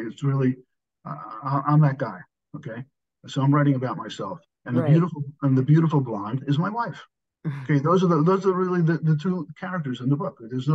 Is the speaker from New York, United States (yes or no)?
yes; New York City, New York, United States; being a Pullman fellow, growing up in New York City